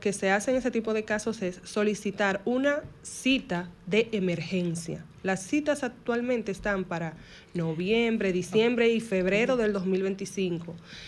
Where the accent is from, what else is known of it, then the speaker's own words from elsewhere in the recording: Dominican Republic; la visa no es un derecho que nos corresponde como ciudadanos dominicanos.